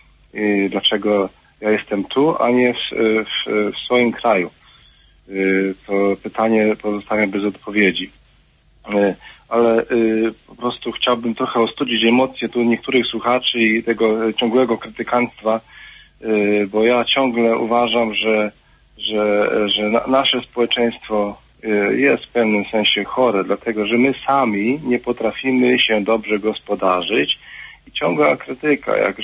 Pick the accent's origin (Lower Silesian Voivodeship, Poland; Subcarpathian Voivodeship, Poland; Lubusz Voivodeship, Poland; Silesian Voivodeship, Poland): Subcarpathian Voivodeship, Poland; bo ja pochodzę z Podkarpacia, konkretnie z powiatu leskiego